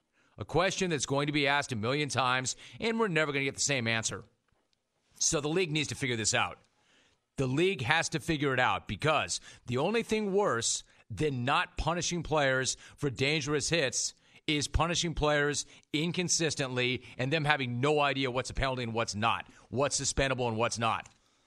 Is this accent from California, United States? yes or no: yes; Los Angeles, California, United States; I'm from Los Angeles. I'm a Los Angeles native.